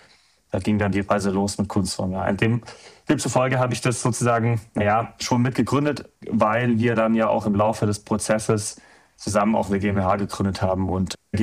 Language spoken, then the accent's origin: German; Munich, Bavaria, Germany; now in Stuttgart, Germany; Ich bin aus Stuttgart, beziehungsweise ich wohne in Stuttgart. So muss man es eigentlich sagen. Ursprünglich komme ich aus München, wohne aber seit 25 Jahren in Stuttgart.